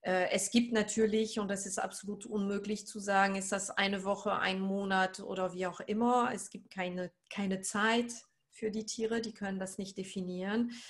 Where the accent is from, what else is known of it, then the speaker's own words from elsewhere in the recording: France; German is a second language; now in Oldenburg, Germany; Und ich komme aus Frankreich, wie man es hört. Ich bin aber seit einigen Jahren in Deutschland, seit den 90er Jahren inzwischen. Und ich lebe in Oldenburg im schönen Norden, im richtigen Oldenburg bei Bremen in der Nähe.